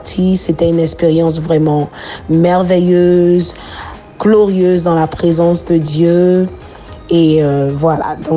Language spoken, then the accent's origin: French; Côte d’Ivoire; Et aux couleurs africaines, particulièrement de ma terre natale, la Côte d'Ivoire.